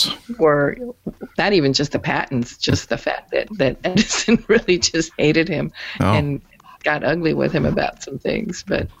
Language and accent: English; England, United Kingdom; Well, I am actually, that's what I was going to say, as an English person, I've been pulled into the STEM thing